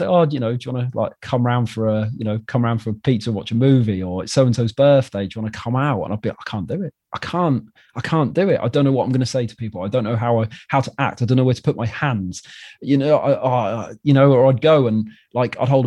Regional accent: Wales, United Kingdom; moved away; I'm from Wales and I moved here. So I don't know. I do now. I've been here 10 years.

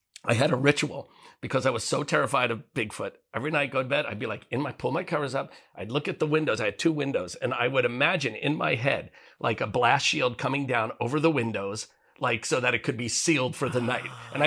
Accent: New Jersey, United States; I mean, I grew up in New Jersey, okay?

